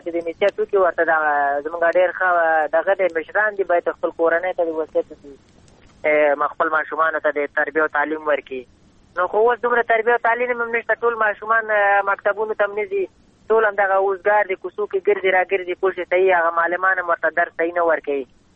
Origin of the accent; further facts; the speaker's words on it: Afghanistan; بس خو موږ هم د افغانستان بچیان یو، د افغانستان معلولین یو.